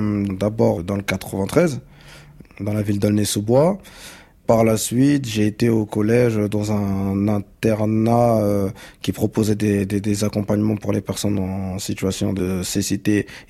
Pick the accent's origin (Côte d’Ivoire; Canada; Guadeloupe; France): Côte d’Ivoire; born there; Moi, je suis né en Côte d'Ivoire en 1997.